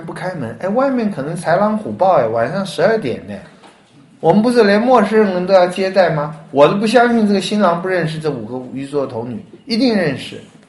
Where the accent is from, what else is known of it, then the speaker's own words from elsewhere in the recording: Wenzhou, Zhejiang, China; 那个比喻可能是咱们温州人最喜欢的比喻了